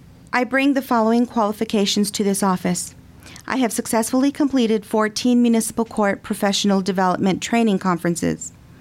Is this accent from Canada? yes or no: no; United States; I was born and raised here in Grant County, and I have chosen to raise my family in this community.